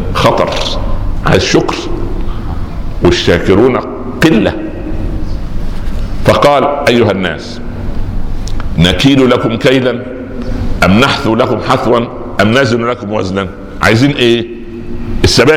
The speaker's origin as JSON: {"language": "Arabic", "region": "Minya Governorate", "country": "Egypt", "said": "في صعيد مصر، يعني جوار قريتي، مدينة اسمها البهنسة"}